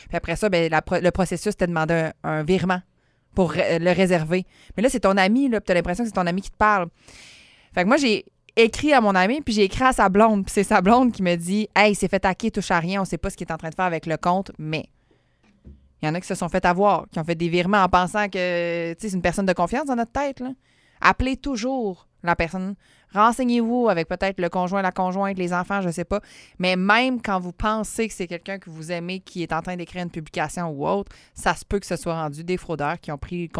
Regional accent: Quebec, Canada; on vient de la côte de Beaupré

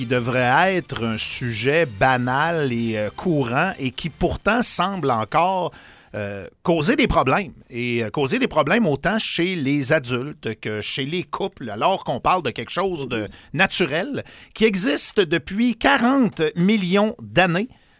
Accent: Saint-Fulgence, Quebec, Canada; Moi, quand j'étais jeune, on était à air ouverte chez nous à Saint-Fulgence.

